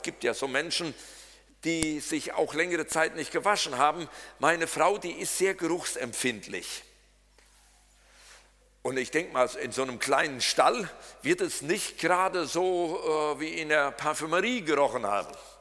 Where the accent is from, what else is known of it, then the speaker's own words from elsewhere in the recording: Eichen, Germany; born there; Ich bin in Eichen geboren. Wer von euch kennt Eichen?